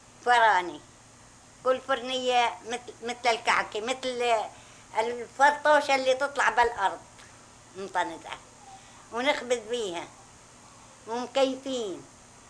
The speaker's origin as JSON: {"language": "Arabic", "country": "Palestine", "moved": "yes", "said": "من جينا من فلسطين لليوم كنا فلسطين مسعدين بطرشنا وبأرضنا وبسعادتنا ومبسوطين"}